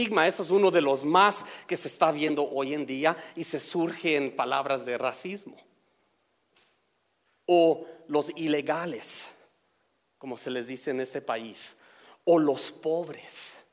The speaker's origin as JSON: {"language": "Spanish", "town": "Los Angeles", "region": "California", "country": "United States", "tie": "born or raised there", "said": "yo me crié en Los Ángeles"}